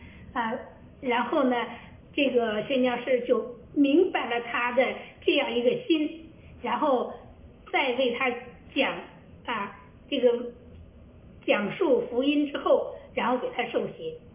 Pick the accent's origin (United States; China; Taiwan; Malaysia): China; now in Canada; 我虽然不是石家庄人，但是我是从石家庄出国来到加拿大的，那么所以我对那一带呢也是蛮熟悉的。